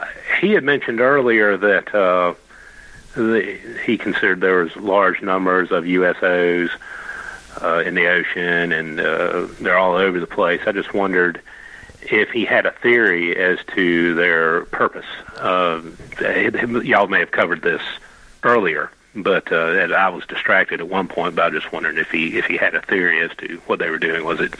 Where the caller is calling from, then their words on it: South Carolina, United States; from South Carolina.